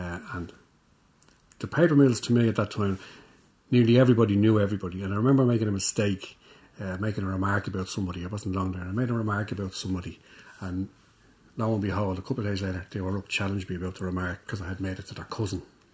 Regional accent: Dublin, Leinster, Ireland; moved away as an adult; also born or lived in England; I grew up, I was born in Drimna in Dublin, and when I was about 8, we moved to Walkinstown.

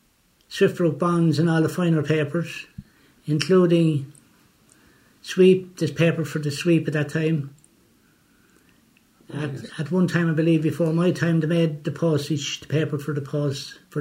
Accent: Edenderry, Offaly, Ireland; I was born, as I say, in Edenderry. I went to school in Edenderry up to primary.

